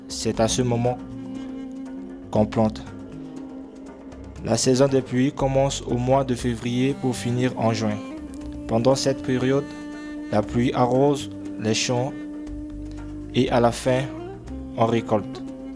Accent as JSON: {"language": "French", "country": "Central African Republic", "tie": "born or raised there", "said": "j'ai grandi en Centrafrique pendant 17 ans."}